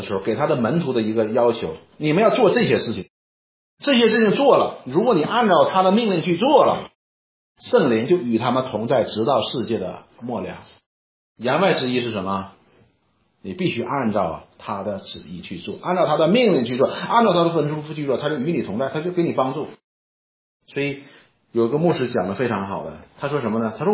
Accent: China; 我说我们中国人讲叫什么，不求无功但求无过，我们中国人是这样的

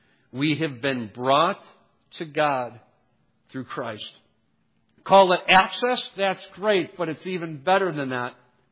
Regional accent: Cleveland, Ohio, United States; You know, I'm from Cleveland, Ohio.

